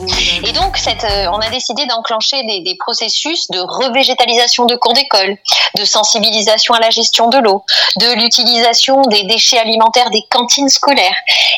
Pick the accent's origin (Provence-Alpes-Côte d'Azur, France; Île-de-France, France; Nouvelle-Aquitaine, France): Provence-Alpes-Côte d'Azur, France; Toulon; Je prends un exemple chez nous, à Toulon.